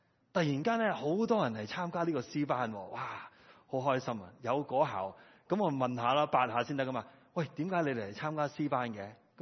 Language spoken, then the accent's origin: Chinese; China; 我们中国人 是一班喜欢做事的人来的，是不是？